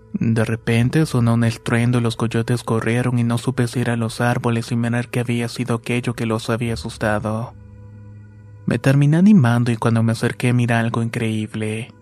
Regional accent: Michoacán, Mexico; Soy del estado de Michoacán

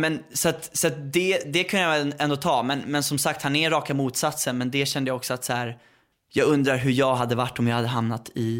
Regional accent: Värmdö, Stockholm County, Sweden; eftersom jag är uppväxt på Värmdö

